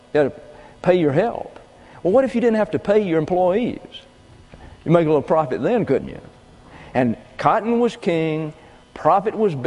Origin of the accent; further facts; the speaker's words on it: Alabama, United States; And I was raised in South Alabama. And I was raised in South Alabama when cotton was king.